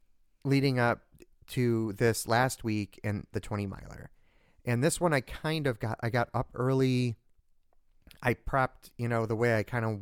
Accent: Canada; because we're metric in this house, we're Canadian.

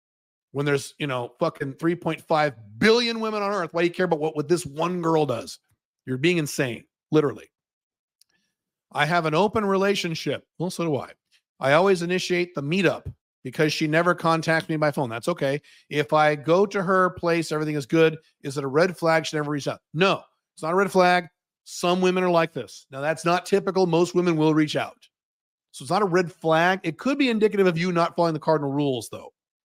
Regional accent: United States; And I love visiting London as an American.

